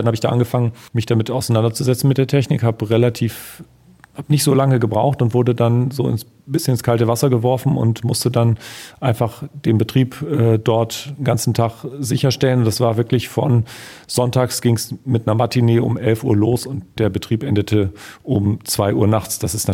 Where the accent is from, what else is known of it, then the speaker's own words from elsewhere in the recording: Oldenburg, Lower Saxony, Germany; habe in Oldenburg, also wo ich aus der Gegend, wo ich herkomme, gab es auch ein großes Programmkino